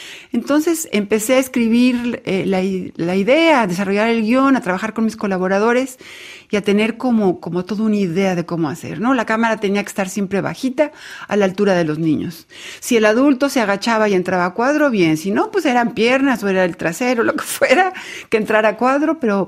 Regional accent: Mexico; que es el estado de Guerrero en México, que es uno de los estados que más sufren en este momento en mi país

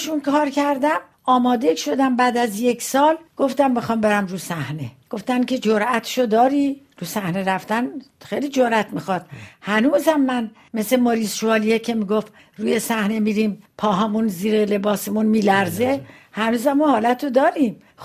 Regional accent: Tehran, Tehran Province, Iran; من بچگیم در تهران گذروندم، در بازارچه معیر دوله که خیلی دوست دارم، گاهی وقت سر میزنم به اونجا.

